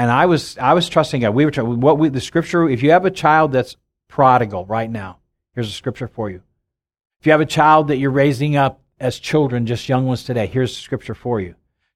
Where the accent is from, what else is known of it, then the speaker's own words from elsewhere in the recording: Illinois, United States; I'm from Illinois, and Illinois is 0.08.